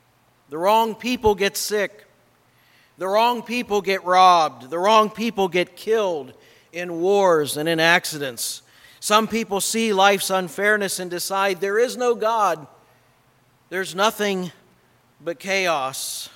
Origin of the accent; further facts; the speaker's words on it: Akron, Ohio, United States; not far from where I grew up in Akron, Ohio.